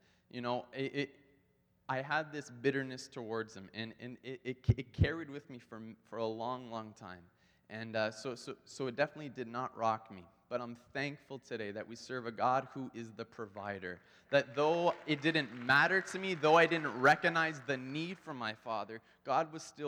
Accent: Canada; These Krispy Kreme donuts, sorry, we're Canadian.

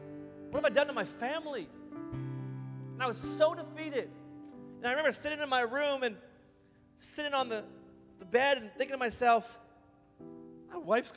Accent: Ottawa, Ontario, Canada; I'm actually from Ottawa. I go to a church called Community Pentecostal Church.

